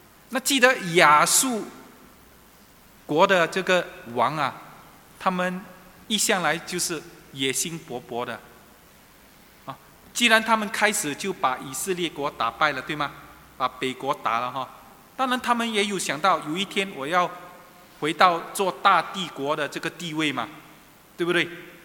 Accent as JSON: {"language": "Chinese", "country": "Singapore", "said": "今天我们新加坡人很厉害啊"}